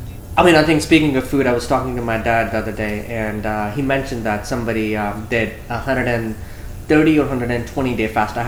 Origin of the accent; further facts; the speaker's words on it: India; now in United States; when I grew up in India, we had a very strict season because the mangoes were coming from the tree.